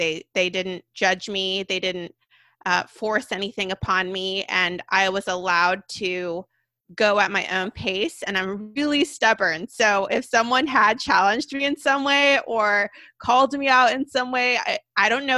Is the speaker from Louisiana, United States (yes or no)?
no; Sacramento, California, United States; I'm from Sacramento.